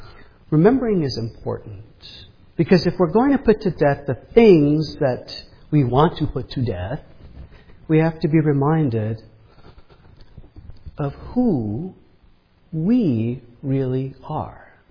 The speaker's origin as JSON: {"language": "English", "town": "New York City", "region": "New York", "country": "United States", "tie": "born or raised there", "said": "See, growing up in New York City, I became a baseball fan of the, as many of you know, the New York Mets."}